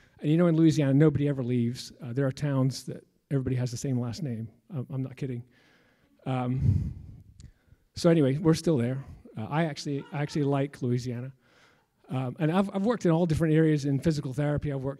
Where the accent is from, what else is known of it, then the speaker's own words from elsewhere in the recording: Scotland, United Kingdom; I'm not from here. I'm from Scotland. That's a picture of me as a little boy. Born and raised